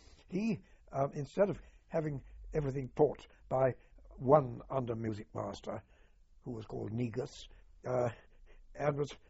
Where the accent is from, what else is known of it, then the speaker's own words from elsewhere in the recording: Weymouth, South West England, United Kingdom; Railways, yes. Now, railways, I grew up with railways, really, because I was brought up in Weymouth, and there was a very interesting railway set up in Weymouth because of the port there.